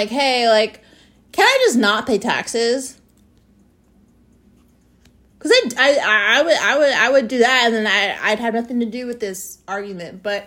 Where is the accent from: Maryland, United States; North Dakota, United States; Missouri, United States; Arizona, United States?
Arizona, United States; You guys, I grew up in Arizona where you used to call, like, where people used to call ICE and report people and get $500.